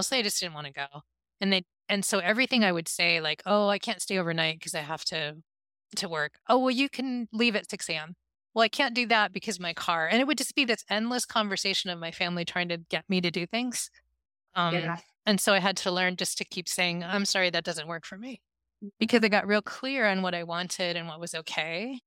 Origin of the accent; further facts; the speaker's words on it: West Coast, United States; Well, I mean, I'm from the West Coast, so if you'd said to me, let me let you go, I'd be like, no, I'm fine, I have time.